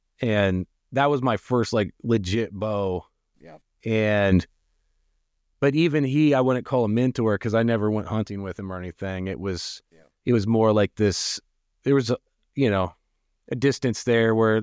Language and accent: English; Spring Valley, Ohio, United States; Technically, I grew up in Spring Valley, Ohio, which is just, you know, like 8 miles from Xenia, but little town of like 180 people.